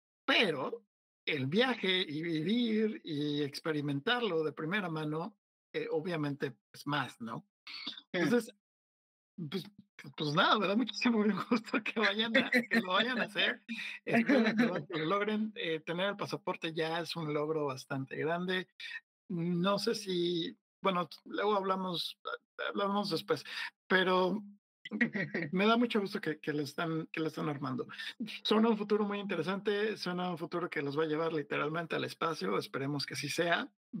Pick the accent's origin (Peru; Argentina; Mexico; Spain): Mexico; yo salí la primera vez que salí de México, salí a los, creo que a los 20 años, 20, 21 años